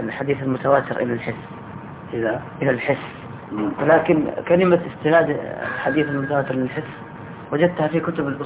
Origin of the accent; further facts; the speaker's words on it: Sudan; يعني سمعنا عنه كثير يعني عندنا في السودان هناك